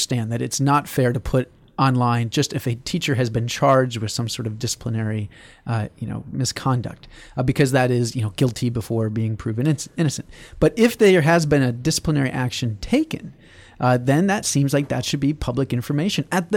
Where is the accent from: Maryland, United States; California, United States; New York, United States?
Maryland, United States; Takoma Park; the kind of stuff coming out of my hometown at Tacoma Park all the time.